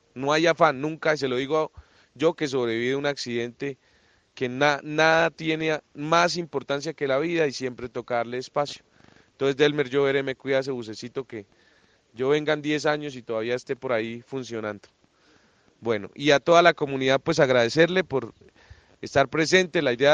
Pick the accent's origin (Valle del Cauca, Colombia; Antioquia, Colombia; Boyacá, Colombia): Boyacá, Colombia; Paz de Río; y a mi pueblo que tanto quiero, que es Paz de Río